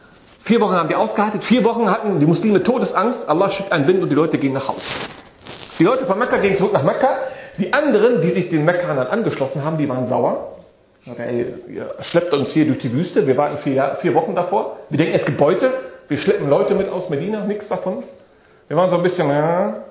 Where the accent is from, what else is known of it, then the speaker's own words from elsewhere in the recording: Germany; wir kommen ja aus Deutschland, 4000 Kilometer